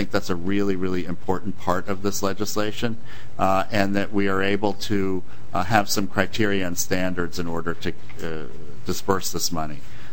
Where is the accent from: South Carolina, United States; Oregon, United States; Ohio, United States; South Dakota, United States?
Ohio, United States; Cincinnati; Where I grew up in Ohio, you had to take your recyclables to a place by the University of Cincinnati